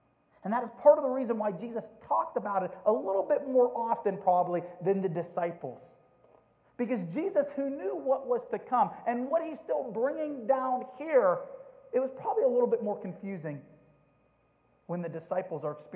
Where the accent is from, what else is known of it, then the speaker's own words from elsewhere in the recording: Youngstown, Ohio, United States; born there; he found out that I was born in Youngstown, Ohio.